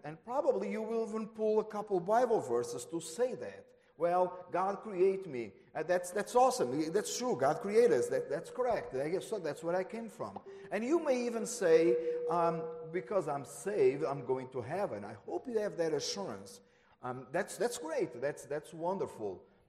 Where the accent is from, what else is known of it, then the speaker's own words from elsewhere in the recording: Portugal; also born or lived in Germany; now in United States; I born in Germany, I was raised in Portugal, and I'm an American citizen.